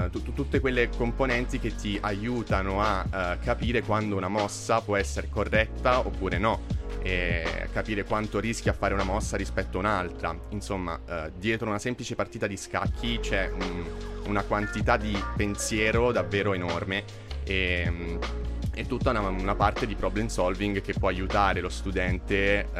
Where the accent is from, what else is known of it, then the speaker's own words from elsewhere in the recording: Pescara, Abruzzo, Italy; con diciamo il gruppo universitario della mia città natale di Pescara.